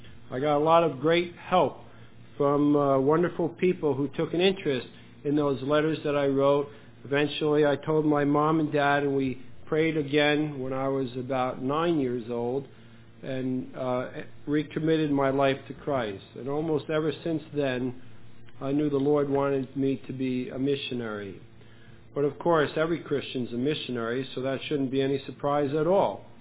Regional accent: New Jersey, United States; born there; I was born in New Jersey in a large home of my parents had 7 children, and I'm the middle child of those 7 children

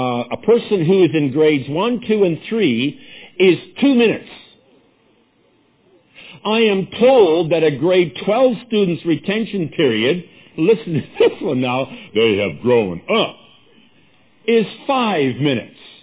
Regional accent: Canada; See, being a Canadian, I put this together on Canadian grounds.

